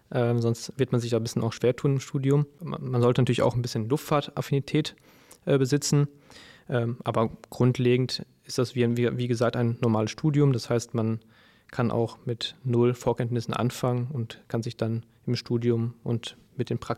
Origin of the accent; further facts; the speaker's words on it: North Rhine-Westphalia, Germany; born there; moved away as an adult; Komme aber gebürtig aus dem Sauerland, da ist dann eher viel Land und wenig Flugverkehr